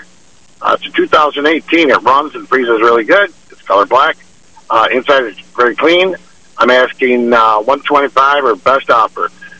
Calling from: Mount Morris, United States; Calling from the Village of Mount Morris.

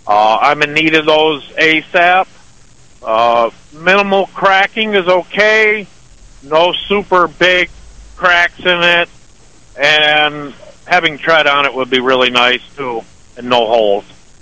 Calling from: Ellicottville, New York, United States; Ellicottville. Good morning, Jim.

